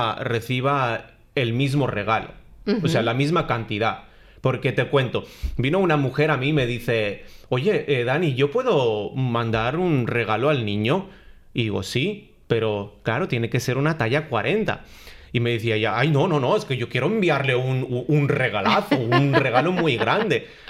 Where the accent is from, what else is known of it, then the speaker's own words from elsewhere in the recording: Stei, Bihor County, Romania; Spanish is a second language; vengo de Rumanía. Vengo de un pueblo llamado Stei que, bueno, no vivía yo en una familia de las más adineradas del pueblo. De hecho, pasábamos algunas necesidades cuando yo era niño.